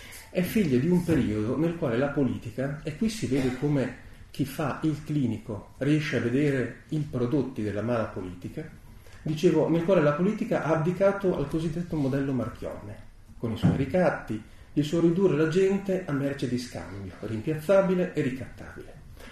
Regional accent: Vignola, Emilia-Romagna, Italy; sono di Vignola, faccio lo psicanalista di mestiere.

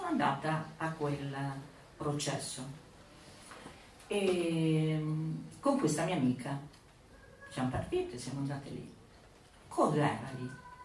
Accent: Vicenza, Veneto, Italy; io ero nel Veneto, io sono vicentina, a trovare i miei genitori

